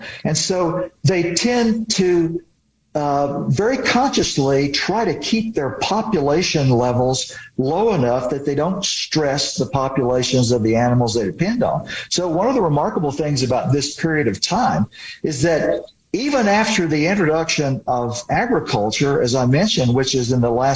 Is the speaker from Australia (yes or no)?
no; Louisiana, United States; I think when I was growing up in Louisiana and finding these remnant mounds